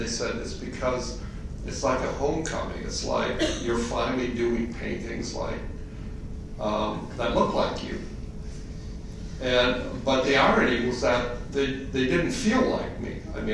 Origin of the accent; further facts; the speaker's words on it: Seattle, Washington, United States; And I says, well, I'm from Seattle. And he says, no, that's not what I mean. He says, where are your parents from? And I said, well, my father was born in Seattle and my mother was born in Idaho.